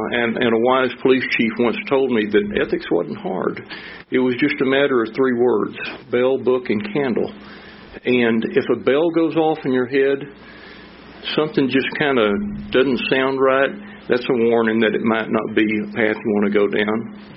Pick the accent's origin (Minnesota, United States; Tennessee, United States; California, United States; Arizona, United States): Arizona, United States; Sedona; I'm from Sedona, Arizona, and I represent no one but myself